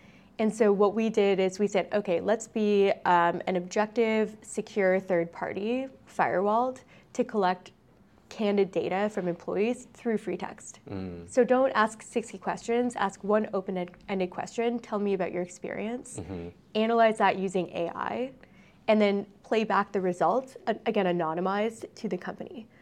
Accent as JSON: {"language": "English", "country": "Canada", "said": "Canadians, we define ourselves, like it or not, in contrast to the US in many ways."}